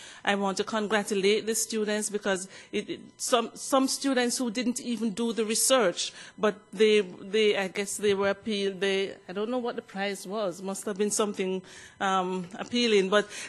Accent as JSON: {"language": "English", "country": "Jamaica", "said": "I'm Jamaican, and you know that Jamaica has the fastest human being on earth."}